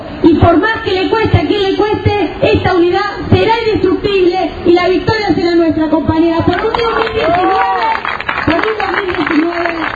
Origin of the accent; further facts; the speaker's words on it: Argentina; el invento argentino de la economía popular, que me llena de orgullo como argentina